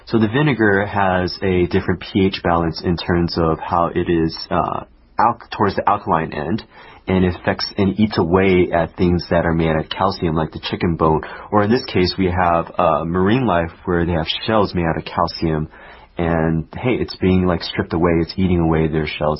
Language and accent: English; California, United States; It's conducted along California's rocky coastline. I'm from California.